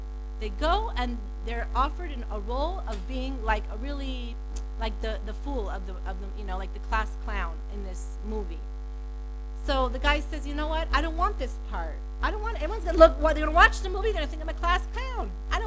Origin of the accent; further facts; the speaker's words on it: Piedmont, California, United States; I grew up in Piedmont, which is like a little tiny city.